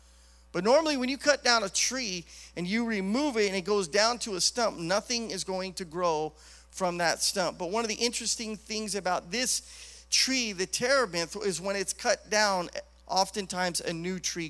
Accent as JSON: {"language": "English", "region": "Idaho", "country": "United States", "tie": "born or raised there", "said": "Almost like 90-something percent of all the lumber that's produced in the United States comes out of my home state, Idaho."}